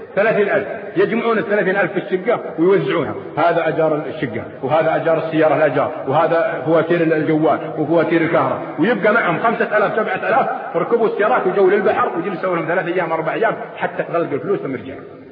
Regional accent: Eastern Province, Saudi Arabia; قلت أنا والله من أهل الشرقية ورايح للشرقية

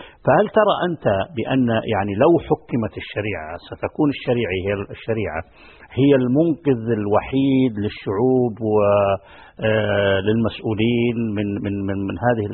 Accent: Saudi Arabia; بلدنا المملكة العربية السعودية تقيم الحكم الإسلامي

